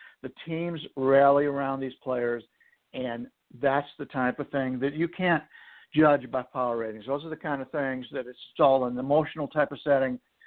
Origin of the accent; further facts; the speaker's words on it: Cleveland, Ohio, United States; especially now that we're both in Cleveland, we're both from Cleveland